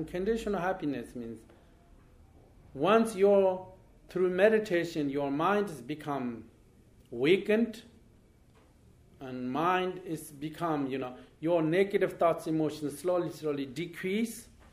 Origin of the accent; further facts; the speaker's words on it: Tibet, China; born there; English is a second language; I was born in Tibet.